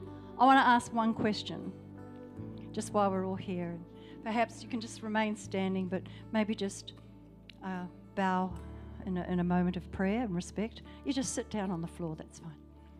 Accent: Wellington, New Zealand; Oh, I grew up in Wairarapa College with Māori, Tongan, Fijian, and Nui.

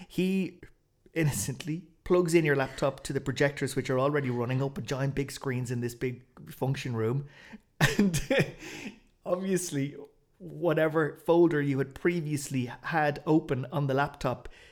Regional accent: Ireland; Like, we're Irish. Like, I know, yeah.

